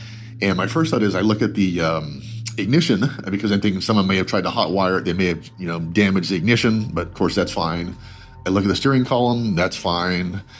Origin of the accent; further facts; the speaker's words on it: Redlands, California, United States; now in Los Angeles, United States; I live in L.A., and of course, I grew up in Redlands.